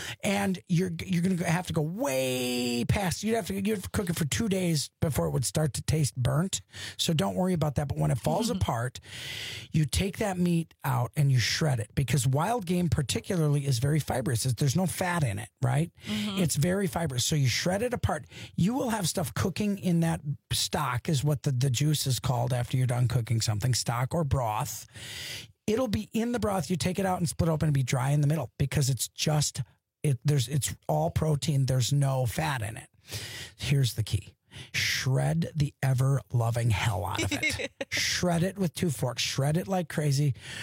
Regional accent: Wisconsin, United States; Just do just Cheese Whiz. I'm from Wisconsin, so

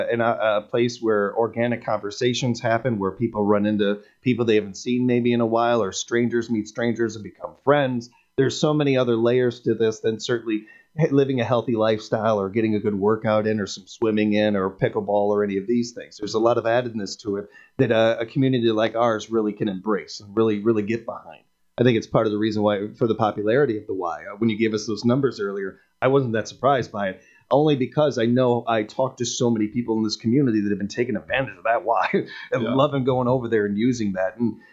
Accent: Chicago, Illinois, United States; When I was a kid growing up in Chicago, the Y there, very similar to the Y here.

